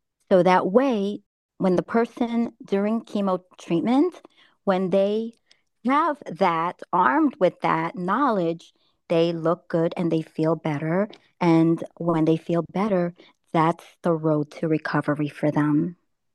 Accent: New York City, New York, United States; I wanted to offer my services in my hometown in New York City.

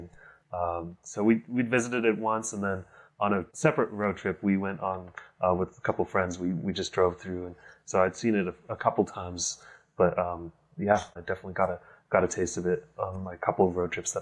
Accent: Fort Collins, Colorado, United States; I'm born and raised in Fort Collins, Colorado. So I've lived there all my life, a college town.

